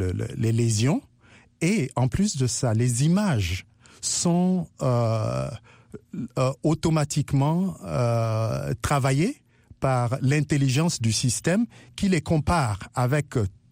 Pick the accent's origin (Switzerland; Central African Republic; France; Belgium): Central African Republic; en tant que centrafricain avec ma participation dans le développement de cet appareil, j'aimerais en faire bénéficier mon pays d'origine, qui est la République centrafricaine.